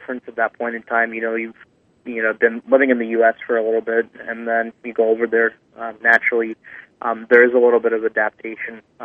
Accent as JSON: {"language": "English", "country": "India", "said": "I know it's kind of, pathetic being Indian that I don't know"}